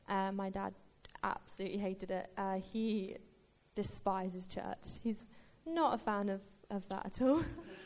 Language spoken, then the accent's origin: English; Bracknell, South East England, United Kingdom; I'm from Bracknell, born and raised.